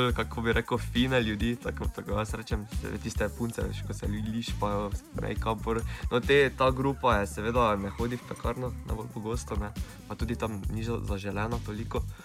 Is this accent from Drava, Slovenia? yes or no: yes; Maribor, Drava, Slovenia; prihajam iz Maribora in sem sedaj na obisku, tako 3 dni tukaj v Ljubljani.